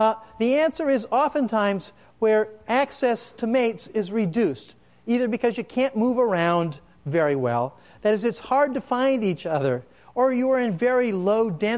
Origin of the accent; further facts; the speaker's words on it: Seattle, Washington, United States; I grew up in Seattle, where slugs abound.